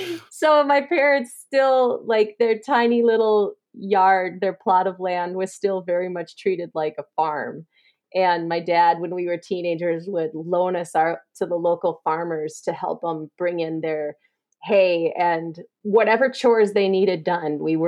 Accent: Flensburg, Minnesota, United States; also born or lived in Little Falls; Yeah, so I'm about as Minnesotan as they come. I was born in Little Falls, but I grew up 5 miles outside of a tiny town called Flensburg.

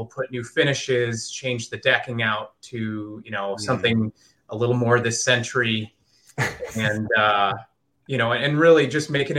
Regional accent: Minneapolis, Minnesota, United States; I grew up in Minneapolis and my beginnings in the industry was in Minnesota.

